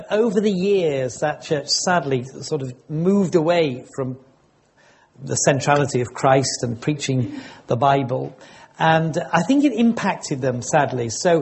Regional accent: Leeds, Yorkshire and the Humber, United Kingdom; born there; Yes, I was born in St. Mary's Hospital in Leeds, which was a maternity hospital.

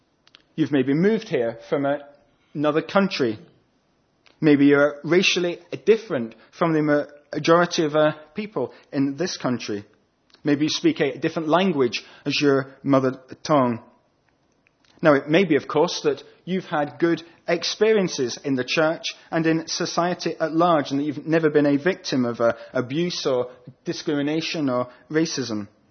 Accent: Scotland, United Kingdom; On the campus where I studied recently in the US, I was almost universally known as

